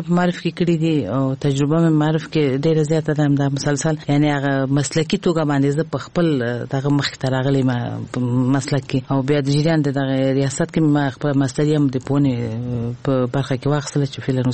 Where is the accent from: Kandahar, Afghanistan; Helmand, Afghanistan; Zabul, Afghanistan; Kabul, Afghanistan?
Kabul, Afghanistan; also born or lived in Balkh; هیواد کې لوی شوی ما ابتدایي ښوونځی ما د کابل په ښار کې چې موږ د کابل ښار نه یو یعنی د ولایت وایم خو دلته لوی شوی ما د کابل په ښار کې مې ابتدایي زده کړې کړي دي.